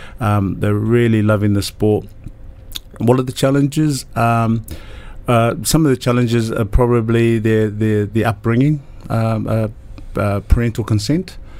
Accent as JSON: {"language": "English", "country": "New Zealand", "tie": "born or raised there", "said": "I growing up in New Zealand."}